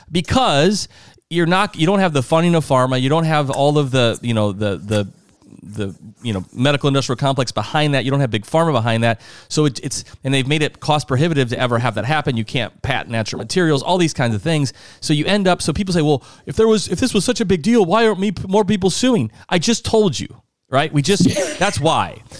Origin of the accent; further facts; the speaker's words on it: South Dakota, United States; You know, I'm a Midwest guy. I'm from South Dakota originally, so I kind of feel like I have those what we call Midwestern values